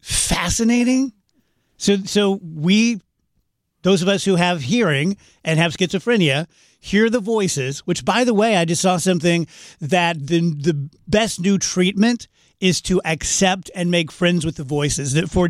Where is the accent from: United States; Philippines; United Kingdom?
United Kingdom; Scotland; I mean, I'm Scottish. I cry if I get a bad parking spot.